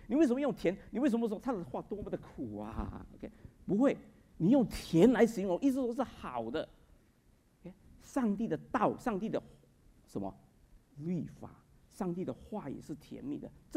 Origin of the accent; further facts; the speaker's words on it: China; 我们中国人不是说苦口良药吗